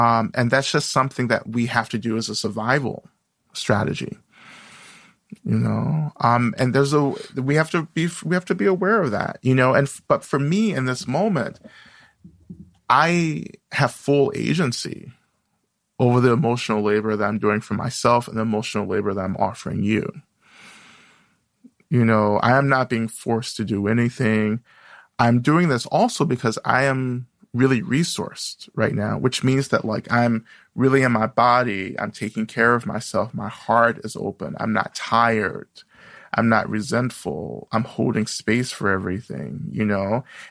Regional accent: Georgia, United States; I grew up in the South in North Georgia, and still a lot of Klan activity

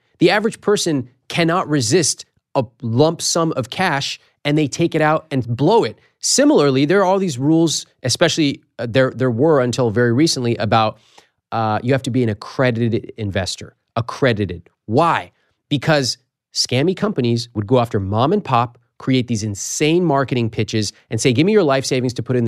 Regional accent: Sacramento, California, United States; And they get scared because what they read in the Sacramento Bee at my hometown paper, and they go, ah!

